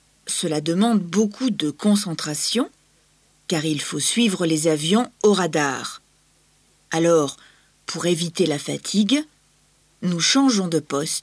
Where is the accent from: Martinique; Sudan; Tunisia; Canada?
Martinique; J'ai passé mon enfance à la Martinique et j'habitais près de l'aéroport.